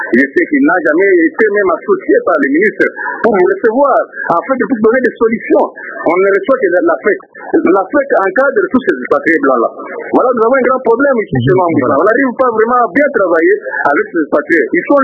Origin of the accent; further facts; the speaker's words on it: Kasaï-Oriental, DR Congo; ici, chez nous, au Kassai Oriental, plus particulièrement en Boujoumaï